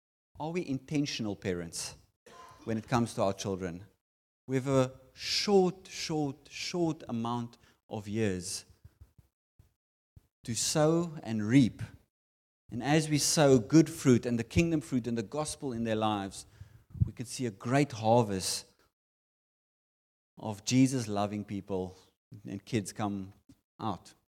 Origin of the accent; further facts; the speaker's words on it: Stellenbosch, Western Cape, South Africa; We come from Stellenbosch. We don't know anyone here